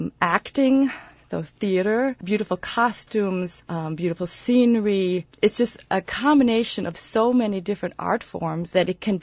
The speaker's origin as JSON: {"language": "English", "town": "Wausau", "region": "Wisconsin", "country": "United States", "tie": "born or raised there", "lives_now": "Germany", "said": "And I was also lucky because the church we went to and still do, the Unitarian Universalist Church of Wausau"}